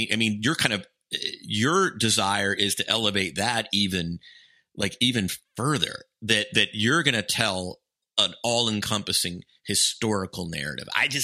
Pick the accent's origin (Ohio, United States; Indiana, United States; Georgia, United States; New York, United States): Georgia, United States; Atlanta; look, I grew up in Atlanta.